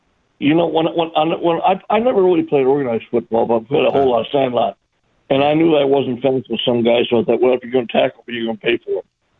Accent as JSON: {"language": "English", "town": "Detroit", "region": "Michigan", "country": "United States", "tie": "born or raised there", "said": "born and raised in Detroit, so I saw Howe play many times."}